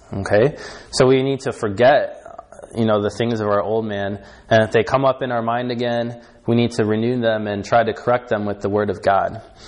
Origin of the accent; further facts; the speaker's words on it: Chicago, Illinois, United States; Like, I'm from Chicago